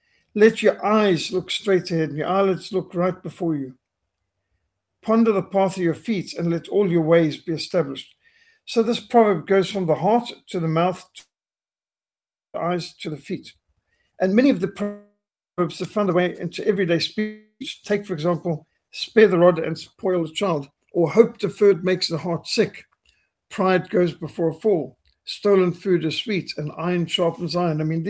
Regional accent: Zimbabwe; When I was brought up in Rhodesia, it was very much integrity, very much work ethic.

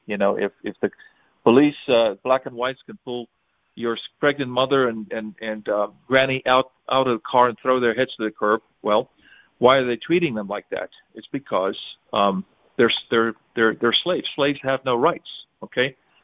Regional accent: South Africa; now in United States; I am originally... I was born in South Africa, and I immigrated to America, and at the time I grew up in the thick of apartheid.

